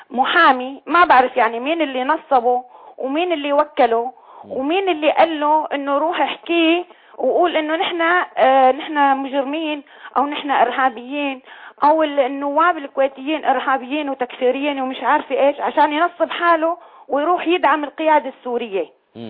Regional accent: Syria; انا بنت سوريا اجمالا.

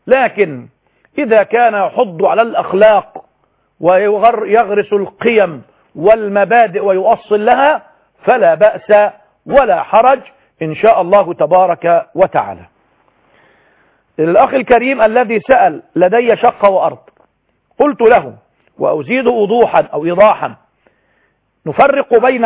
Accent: Egypt; كتب كتاب مكتوب كتابة بالمعنى العام عندنا في مصر

